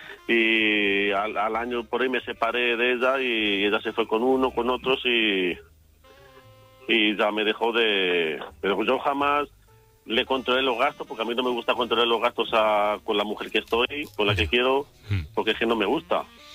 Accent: Quintanar de la Orden, Castilla-La Mancha, Spain; que soy aquí de Quintana de la Orden de Toledo

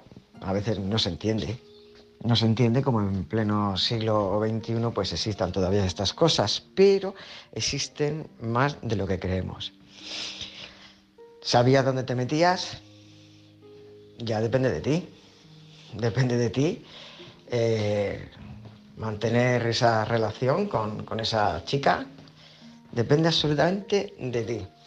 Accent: San Pedro del Pinatar, Region of Murcia, Spain; de San Pedro del Pinatar, corresponsal

